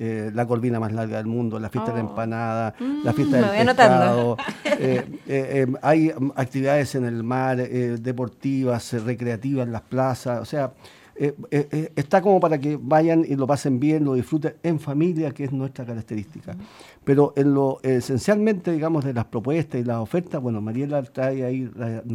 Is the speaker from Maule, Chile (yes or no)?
no; Concón, Valparaíso, Chile; Yo soy nacido y criado en Concón y desde que tengo uso de razón hemos compartido con los mendocinos